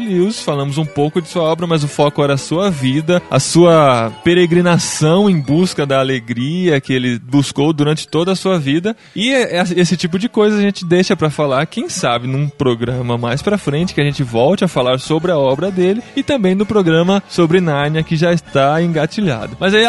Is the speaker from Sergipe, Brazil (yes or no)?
no; Piracicaba, São Paulo, Brazil; E o terceiro e-mail é da Adna Prado, lá da minha terrinha, Piracicaba.